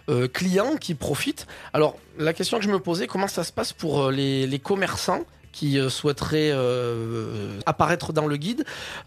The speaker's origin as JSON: {"language": "French", "region": "Provence-Alpes-Côte d'Azur", "country": "France", "said": "même si je viens des Hautes-Alpes"}